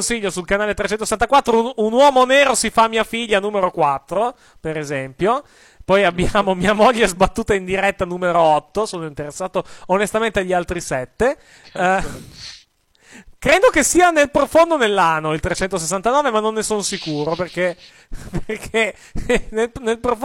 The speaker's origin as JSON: {"language": "Italian", "region": "Apulia", "country": "Italy", "said": "Si sente che sono leggermente bugliese?"}